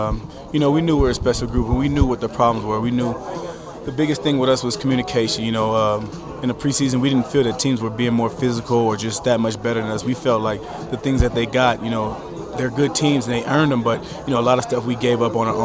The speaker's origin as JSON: {"language": "English", "region": "California", "country": "United States", "tie": "born or raised there", "said": "You know what? I'm from the Bay Area. I grew up there. I was a Raiders fan"}